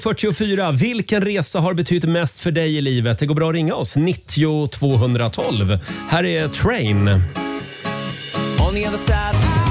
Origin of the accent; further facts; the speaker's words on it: Gävle, Gävleborg County, Sweden; Jag är från Gävle, ja.